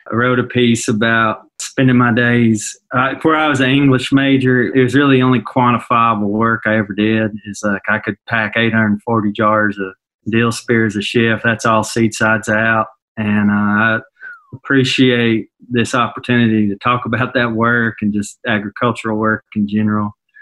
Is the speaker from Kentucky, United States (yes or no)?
yes; Kentucky, United States; a woman that whose family grew up in Harlan County where I did